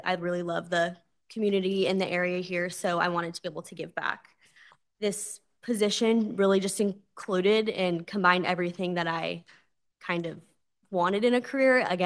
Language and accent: English; Tracy, California, United States; I'm the new communications specialist. A little bit about me is I was born and raised in Tracy, but I do have family in Discovery Bay, so I grew up going here